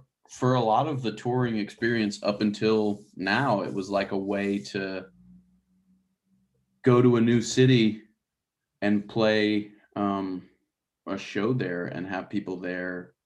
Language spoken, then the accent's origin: English; Atlanta, Georgia, United States; I think Nashville or Atlanta, where I grew up around Atlanta, that is either of those shows are my favorite to play at this point in my career.